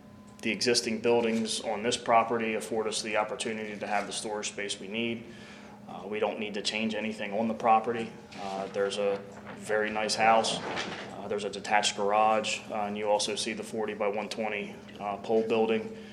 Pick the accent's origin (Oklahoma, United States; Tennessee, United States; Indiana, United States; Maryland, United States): Maryland, United States; Salisbury; I grew up in Salisbury, so I am Eastern Shore to the heart. I graduated from high school from Waihai in Salisbury.